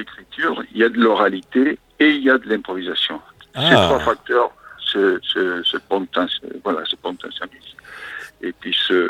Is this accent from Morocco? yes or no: no; Argentina; moved away as an adult; now in Nantes, France; Il y a 34 ans exactement, j'arrivais d'Argentine